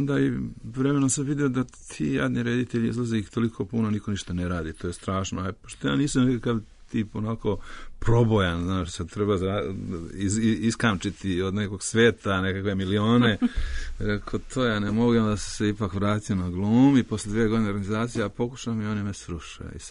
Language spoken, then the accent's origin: Serbian; Podgorica, Montenegro; also born or lived in Nikšić, Montenegro; pošto sam došao iz Tito grada, iz Podgorice, a živio sam uglavnom po provinciji ceo život, ne znam, Nikšić, Jablanica, Neret, vamo tamo.